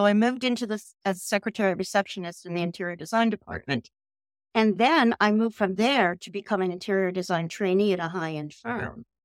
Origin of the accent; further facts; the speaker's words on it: Pennsylvania, United States; also born or lived in Cape May, New Jersey; Well, I'm hailing from South Central Pennsylvania, right outside of the capital, Harrisburg. But I lived most of my life at the shore in Cape May, New Jersey.